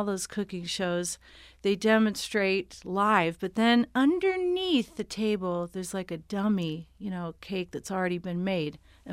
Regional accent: Ohio, United States; Ah, well, I'm from Ohio.

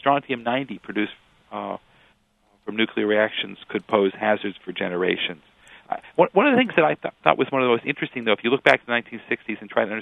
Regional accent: Urbana, Illinois, United States; I remember being on campus at the time in the 1960s, growing up in Urbana, Illinois

